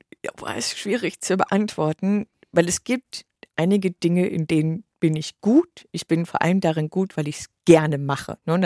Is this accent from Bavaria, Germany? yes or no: yes; Bavaria, Germany; ich bin in Bayern aufgewachsen. Ich lebe jetzt auch wieder in Bayern.